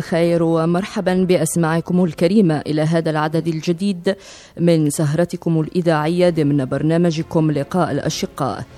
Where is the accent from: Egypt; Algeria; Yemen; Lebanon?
Algeria; وأهلا بكم عندنا في الجزائر العزيزة،